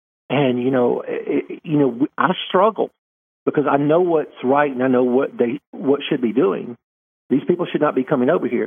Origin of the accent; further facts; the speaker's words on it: Alabama, United States; even though I'm from Barber County.